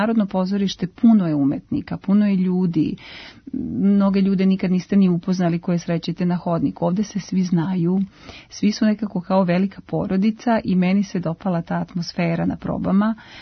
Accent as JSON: {"language": "Serbian", "region": "Belgrade", "country": "Serbia", "said": "Iz Beograda smo bile nas dve"}